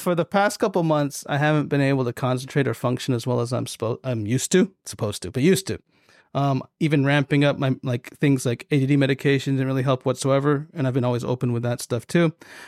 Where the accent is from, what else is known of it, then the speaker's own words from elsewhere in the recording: Seattle, Washington, United States; also born or lived in Japan; it was me living in Japan, but I'm fully American from Seattle, Washington.